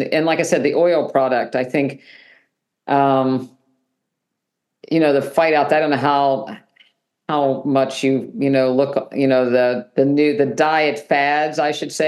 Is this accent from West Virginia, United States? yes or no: yes; West Virginia, United States; It's like, you know, I was raised in West Virginia and there was plenty of animal fat and that didn't go well.